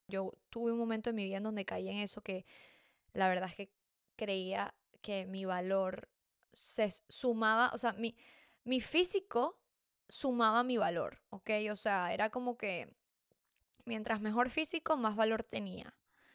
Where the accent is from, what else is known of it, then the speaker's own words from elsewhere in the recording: Venezuela; en Venezuela, de donde yo soy, hay demasiada competitividad física entre las mujeres